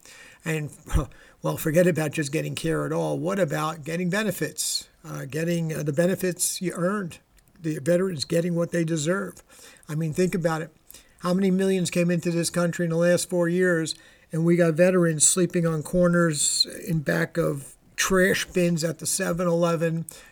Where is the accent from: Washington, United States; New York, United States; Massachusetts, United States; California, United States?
New York, United States; New York City; It would appear as though the New York City, and I'm from New York, had a rainout parade.